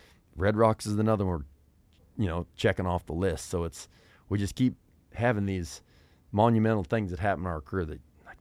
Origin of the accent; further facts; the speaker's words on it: Wyoming, United States; But there's a lot of similarities just because we both rodeoed and we're both from Wyoming.